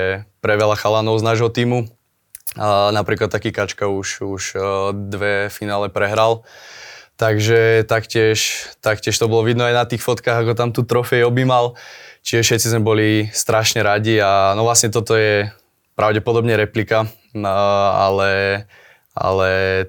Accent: Strážov, Žilina Region, Slovakia; keď hráš, čo ja viem, doma v Strážove, hráš proti Púchovu

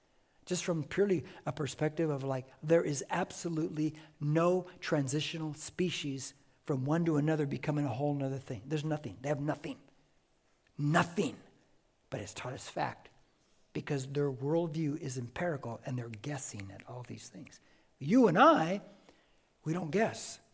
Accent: United States; You guys know I'm patriotic, right? I'm patriotic. You cut me, man. I'm American all the way.

